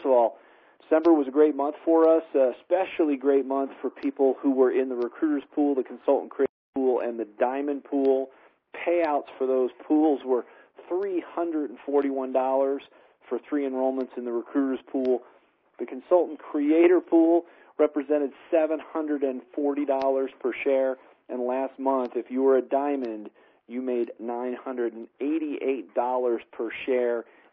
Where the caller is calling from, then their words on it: Colorado, United States; I'm calling in from Colorado this evening.